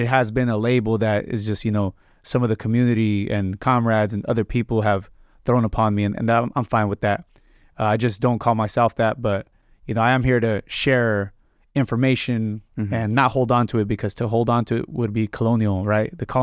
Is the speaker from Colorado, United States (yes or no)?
no; Fontana, California, United States; I'm from the Inland Empire, from the city of Fontana. That's the, you know, where I kind of came out from.